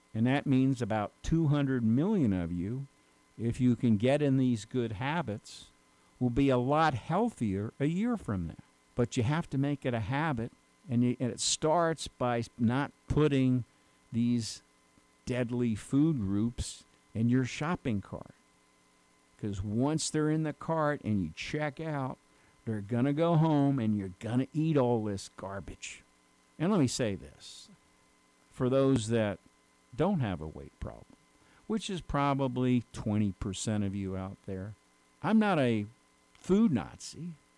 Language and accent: English; New York, United States; where I used to live on Long Island, I'm originally from New York. I haven't been there in years. But I used to, as a kid, have to shovel snow.